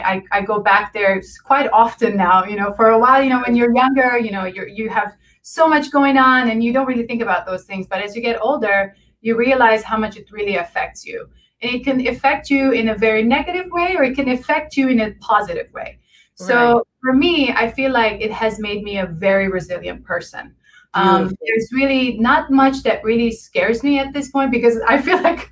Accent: Beirut, Beirut Governorate, Lebanon; So I was born in Beirut, Lebanon. My Armenian ancestors survived the Armenian genocide in the 20th century, and they settled there. Growing up in Lebanon was pretty difficult

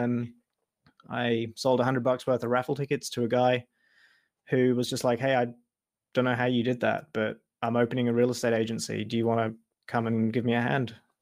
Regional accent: England, United Kingdom; moved away as an adult; now in Leipzig, Germany; I'm English and I can sell stuff.

